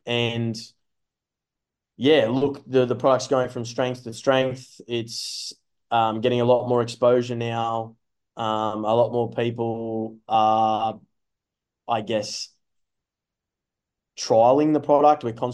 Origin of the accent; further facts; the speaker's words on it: Brisbane, Queensland, Australia; I am originally from Brisbane